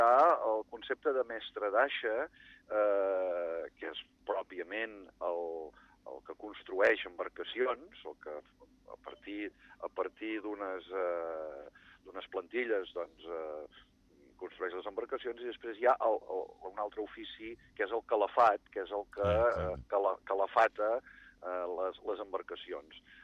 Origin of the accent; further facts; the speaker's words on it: L'Escala, Catalonia, Spain; aspectes de la història del meu poble, de l'Escala